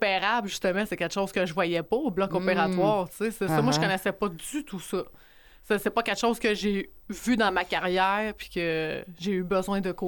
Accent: Quebec, Canada; moved away as an adult; now in Montreal, Canada; j'arrive à Montréal, parce que moi, je viens de la région de la Mauricie. Donc, c'est le party qui commence. Je sors de la campagne pour m'en venir en ville

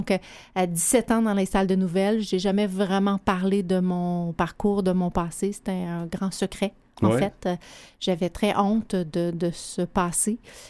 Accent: Saint-Dominique-du-Rosaire, Quebec, Canada; Ben moi, je suis une petite fille de Saint-Dominique-du-Rosaire. J'ai grandi en Abitibi-Témiscamingue

